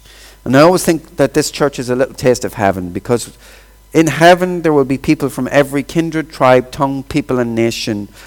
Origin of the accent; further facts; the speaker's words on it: Ireland; I'd answer that I'm Irish. But I'm also a citizen of Ireland. But because I was born a citizen of Ireland, I'm only vaguely aware of what that means.